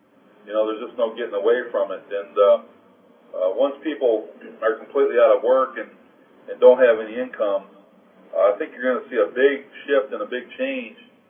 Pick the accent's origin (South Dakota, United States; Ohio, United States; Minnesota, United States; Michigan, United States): Michigan, United States; Detroit; This is kind of near and dear to my heart because I'm from Detroit.